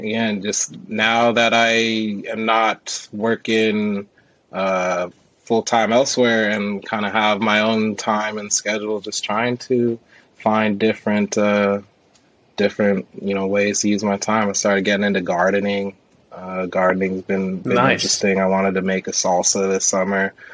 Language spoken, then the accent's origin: English; San Luis Obispo, California, United States; But, you know, growing up in San Luis Obispo, I do have some country in me.